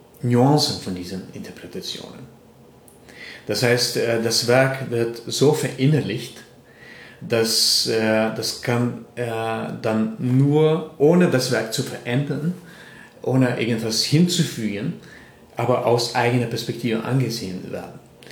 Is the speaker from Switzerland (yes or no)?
no; Lithuania; moved away; Ich bin ja eben in Litauen aufgewachsen und das ist eine Kultur, die ja sehr viel mit Singen zu tun hat.